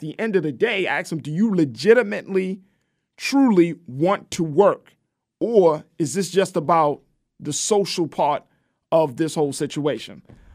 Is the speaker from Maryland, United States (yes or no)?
yes; Baltimore, Maryland, United States; I'm from, but oh, come on. I'm from Baltimore.